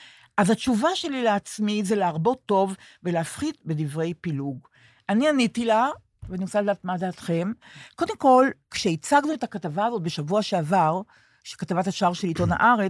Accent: Sde Eliyahu, Northern District, Israel; כבר שם יפה, אני בת הקיבוץ הדתי שדה אליהו, 15 דקות מבית השיטה

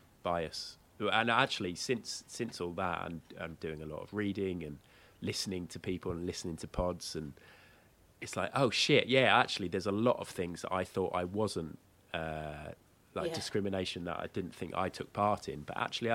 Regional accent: South East England, United Kingdom; A little village just outside Brighton, just north of Brighton.

